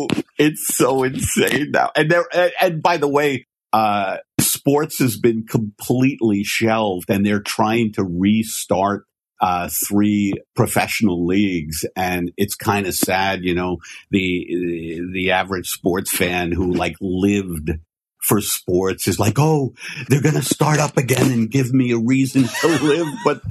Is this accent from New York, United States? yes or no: yes; New York, United States; I'm from New York and. So I'm a big Yankee fan